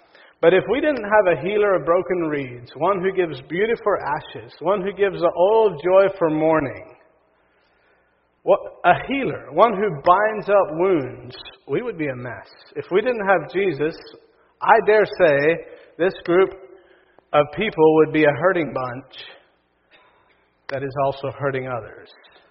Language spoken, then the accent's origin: English; Kentucky, United States; The other thing I would like to say is that I'm from Kentucky, not from here.